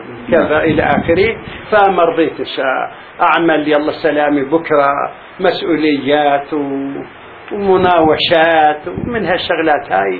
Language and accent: Arabic; Palestine; moved away; هذا البرنامج هو كان أمنيتي من تاريخ ما طلعت من فلسطين